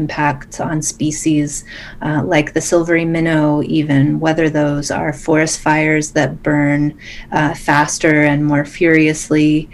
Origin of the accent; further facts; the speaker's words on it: Albuquerque, New Mexico, United States; I was born and raised in Albuquerque. My mother gave birth to me at Presbyterian Hospital. I went to Albuquerque High School.